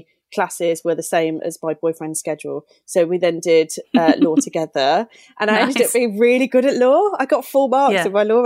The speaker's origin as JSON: {"language": "English", "town": "Birmingham", "region": "West Midlands", "country": "United Kingdom", "tie": "born or raised there", "said": "I grew up in Birmingham."}